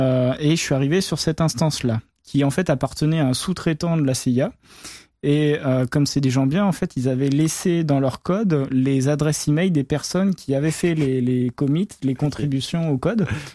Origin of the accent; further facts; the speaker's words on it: France; moi, je suis français